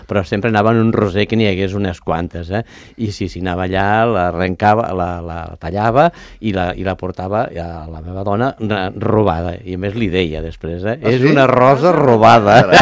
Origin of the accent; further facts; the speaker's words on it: Catalonia, Spain; som catalans